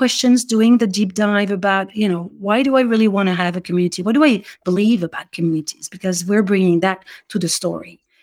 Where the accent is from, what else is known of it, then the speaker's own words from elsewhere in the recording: New York City, New York, United States; As a New Yorker, I rarely go shopping for food.